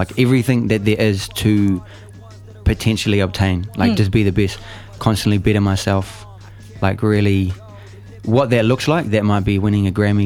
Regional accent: Port Moresby, National Capital District, Papua New Guinea; I'm from Port Moresby, and my roots are like in the Highlands

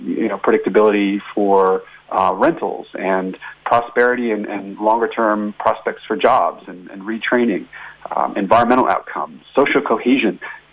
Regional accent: United States; now in New Zealand; It sounds a bit arrogant as an American saying that about my adopted homeland.

